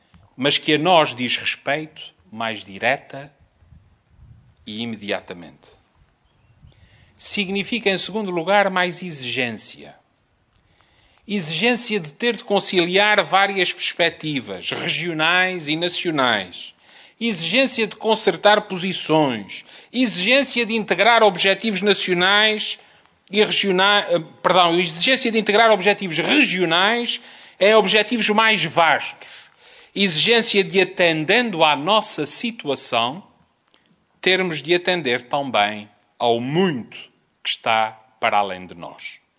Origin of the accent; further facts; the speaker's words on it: Azores, Portugal; aquilo que para mim, como açoriano, mas também como Presidente do Governo, essa alteração à lei significa.